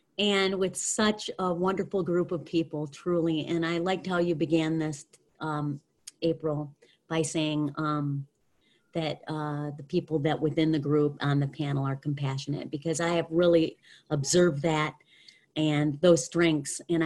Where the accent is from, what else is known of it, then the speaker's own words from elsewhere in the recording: Michigan, United States; In fact, I grew up in Northern Michigan, and I was 5 hours north of Detroit.